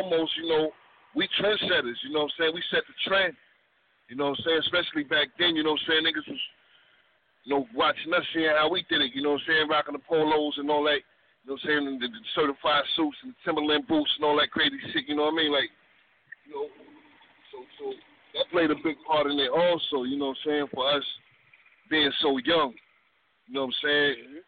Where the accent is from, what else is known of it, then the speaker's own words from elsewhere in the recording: Brooklyn, New York, United States; Growing up in Brooklyn around my auntie, you know what I'm saying?